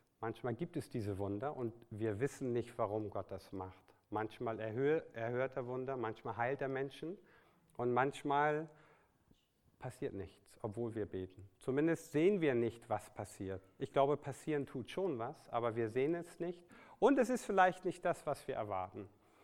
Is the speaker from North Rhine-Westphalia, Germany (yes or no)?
no; Hamburg, Germany; Ich komme ja auch aus Hamburg, einige kommen aus großen Städten